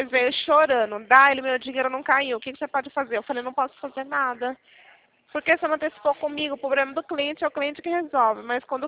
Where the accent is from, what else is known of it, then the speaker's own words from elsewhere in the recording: Sorocaba, São Paulo, Brazil; Daqui de Sorocaba